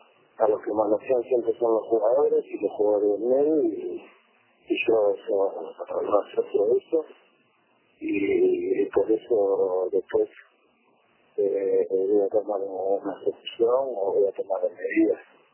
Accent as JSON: {"language": "Spanish", "country": "Uruguay", "said": "y no es como que soy uruguayo"}